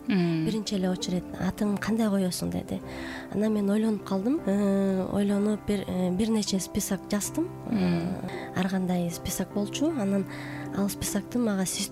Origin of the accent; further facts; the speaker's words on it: Bishkek, Kyrgyzstan; also born or lived in Naryn; ушундай орусча ат коюлган, мамам койгон атымды. Өзүм Нарындан болом. А так Бишкекте эле чоңоюп өсүп, Бишкектен бүтүрүп мектепти, университетти Бишкекте өзүм турам.